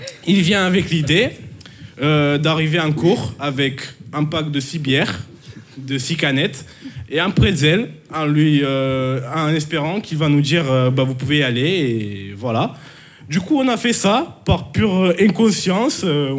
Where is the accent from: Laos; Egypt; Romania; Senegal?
Romania; now in France; Moi, ça fait que 6 ans que je suis en France. Moi, là-bas, je viens de la Roumanie.